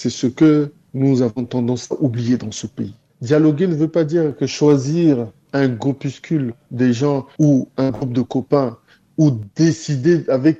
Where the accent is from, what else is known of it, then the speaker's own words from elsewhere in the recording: Central African Republic; ce que je sais en tant que centrafricain, c'est que si nous ne allons pas nous mettre ensemble